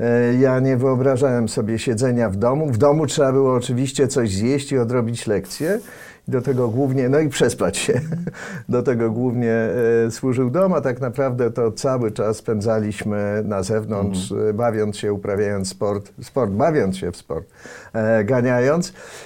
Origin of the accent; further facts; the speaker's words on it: Warsaw, Masovian Voivodeship, Poland; Ja w ogóle w bardzo fajnym miejscu się wychowywałem, dlatego że urodziłem się na przedmieściach Warszawy, na Zaciszu. Mnóstwo zieleni dookoła, mnóstwo pól, łąk, las niedaleko.